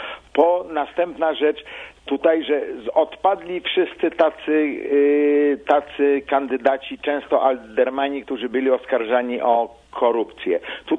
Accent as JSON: {"language": "Polish", "town": "Chicago", "region": "Illinois", "country": "United States", "said": "A zwłaszcza łączy nas to, że jesteśmy z Chicago."}